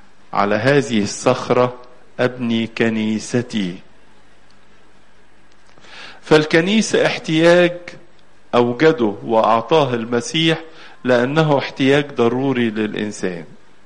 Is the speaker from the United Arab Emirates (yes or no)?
no; Egypt; وإحنا كمصريين وكأقباط بنحب جدا الكنيسة